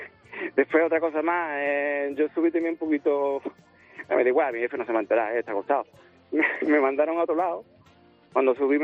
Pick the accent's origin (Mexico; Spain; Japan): Spain; Marchena, Andalusia; en la Feria de Marchena, en mi pueblo, en Sevilla.